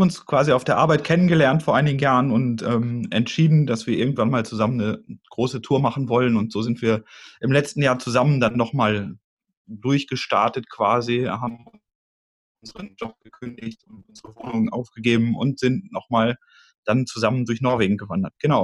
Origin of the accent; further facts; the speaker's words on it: Iserlohn, North Rhine-Westphalia, Germany; Ich komme ursprünglich aus Iserlohn an der Grenze zum Ruhrgebiet.